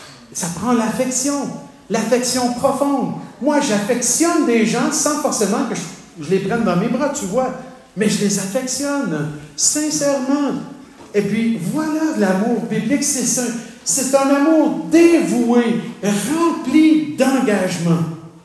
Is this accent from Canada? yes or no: yes; Quebec, Canada; Puis chez nous, au Québec